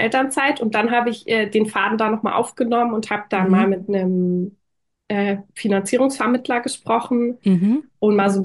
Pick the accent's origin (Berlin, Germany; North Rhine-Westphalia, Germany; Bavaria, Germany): Bavaria, Germany; Munich; ich komme aus München, es wird vermutlich nicht München als Standort werden.